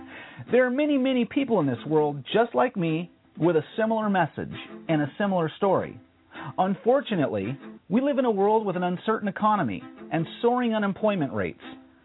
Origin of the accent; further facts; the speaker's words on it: Los Angeles, California, United States; I was a typical latchkey kid growing up in Los Angeles, California.